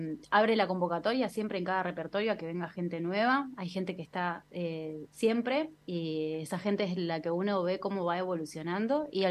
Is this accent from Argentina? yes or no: yes; Buenos Aires, Argentina; now in Mar del Plata, Argentina; Y yo que vengo de Capital